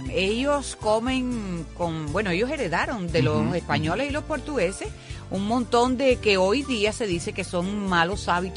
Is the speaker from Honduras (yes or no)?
no; Brazil; Spanish is a second language; Yo soy brasileña, mi vida. Yo soy brasileña.